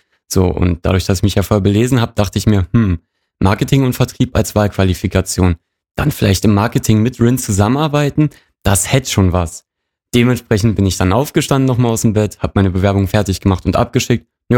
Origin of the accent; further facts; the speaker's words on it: Werder, Brandenburg, Germany; ich bin in Werder aufgewachsen und lebe dort jetzt momentan auch immer noch.